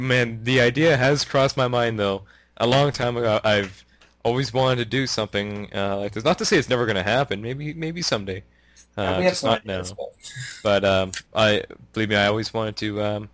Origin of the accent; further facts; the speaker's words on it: Ontario, Canada; We're from Canada. We're actually all from Ontario.